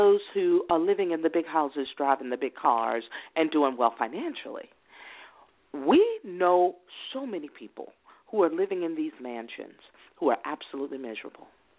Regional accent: New Orleans, Louisiana, United States; I like to use the analogy because I'm from New Orleans and we've got 1,000-year-old oak trees

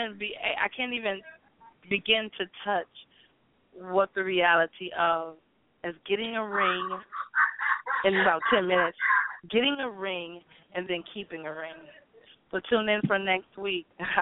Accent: Milwaukee, Wisconsin, United States; I'm from Milwaukee, Wisconsin.

